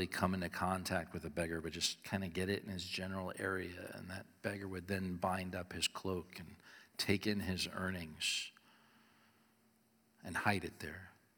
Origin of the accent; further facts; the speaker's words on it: Indiana, United States; accent: Chicago; I grew up in Northwest Indiana. We thought of ourselves as Little Chicago. Our TV was Chicago. Our accents were Chicago.